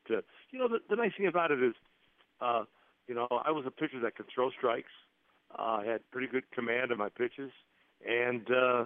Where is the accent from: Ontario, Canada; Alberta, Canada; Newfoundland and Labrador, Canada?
Ontario, Canada; Chatham; And we lived in the east end of town